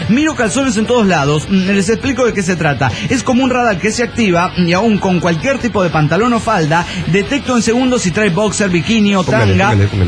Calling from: Comitán, Chiapas, Mexico; de Comitán, Chiapas, México.

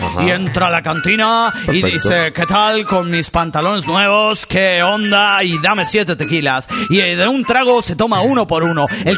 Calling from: Monterrey, Nuevo León, Mexico; de Monterrey, Nuevo León

